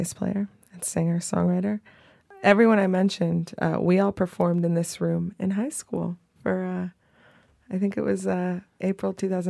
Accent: New York City, New York, United States; Well, I'm half Brazilian. I grew up in New York City.

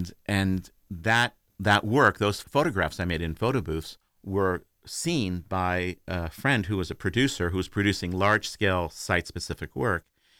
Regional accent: France; My father was in government. He was in the CIA, actually, and I grew up, part of my life, I grew up in France

